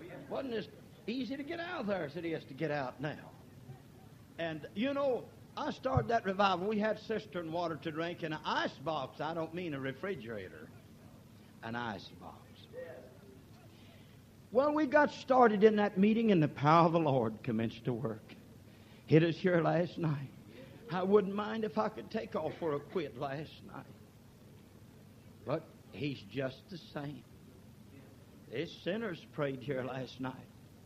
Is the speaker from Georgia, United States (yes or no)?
no; Cement, Oklahoma, United States; I'm from Concrete, Oklahoma. That's where I was born. Cement on your maps, but us Okies call it concrete. That's where I was born.